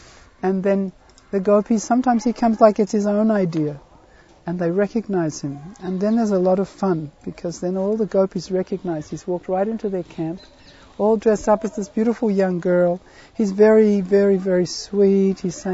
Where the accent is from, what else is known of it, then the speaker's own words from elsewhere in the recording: Australia; From Australia, Vrindavan. We're coming from Vrindavan.